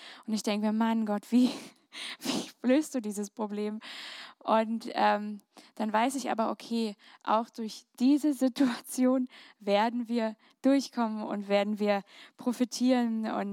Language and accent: German; Berlin, Germany; Also wir kommen aus Berlin, ihr merkt, wir sind nicht so ganz naturbewandelt.